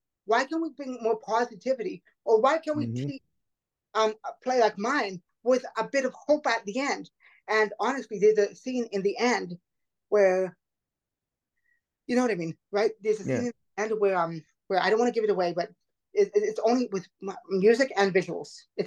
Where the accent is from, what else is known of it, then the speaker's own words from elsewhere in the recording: Oakville, Ontario, Canada; He he comes from Oakville, Ontario, Canada, which is my hometown.